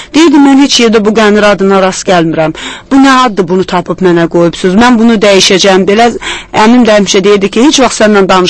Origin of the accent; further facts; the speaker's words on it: Düz Qırıqlı, Tovuz District, Azerbaijan; born there; Mənim doğulduğum kəndisə bu Kür çayının düz kənarında yerləşdiyinə görə bizdə kənar sözünə qıraq da deyilər